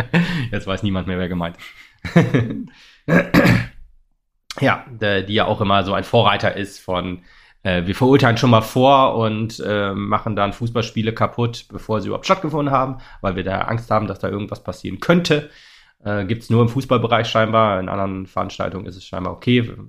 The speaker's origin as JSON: {"language": "German", "town": "Oldenburg", "region": "Lower Saxony", "country": "Germany", "said": "das kann ich als Oldenburger schon irgendwie verstehen"}